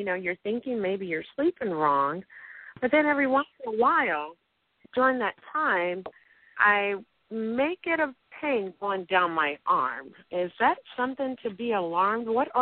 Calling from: Cleveland, Ohio, United States; I'm calling from Cleveland.

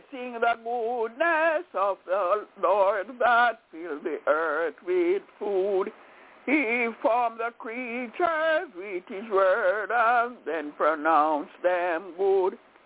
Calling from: Albany, New York, United States; I'm called from Albany in New York.

